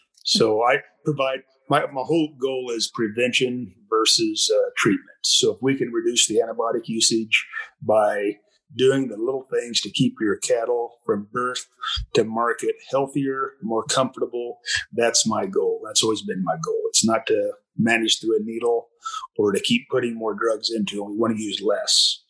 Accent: Nebraska, United States; But yeah, we're born and raised in Nebraska, and I've got a place up by Burwell now. So pretty much bred right here in Nebraska.

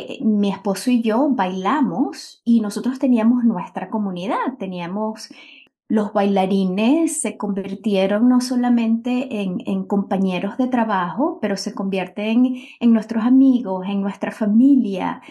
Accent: Venezuela; moved away; soy venezolana y ya llevo, 21 años fuera de mi país

